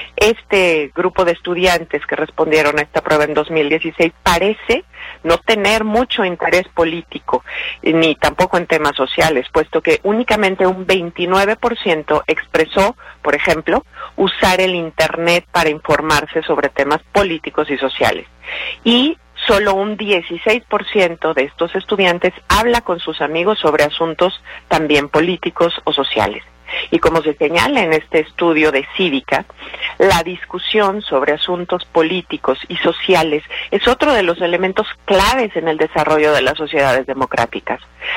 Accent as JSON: {"language": "Spanish", "country": "Mexico"}